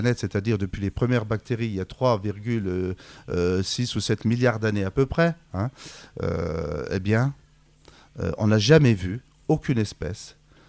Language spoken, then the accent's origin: French; France; Nous sommes français, mais nous sommes également en Europe.